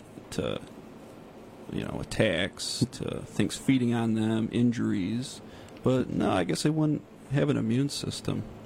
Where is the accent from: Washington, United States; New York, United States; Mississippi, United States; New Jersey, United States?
New York, United States; From central New York, so up north.